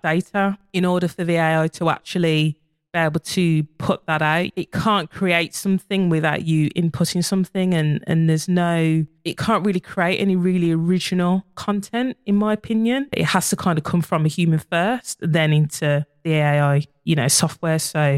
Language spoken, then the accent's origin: English; Birmingham, West Midlands, United Kingdom; Your listeners can probably tell I am a Brummie